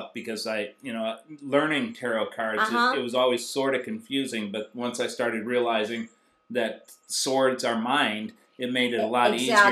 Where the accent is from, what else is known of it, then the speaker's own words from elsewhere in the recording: the South, United States; It reminds me of being in the back of my pickup truck when I was growing up in the South.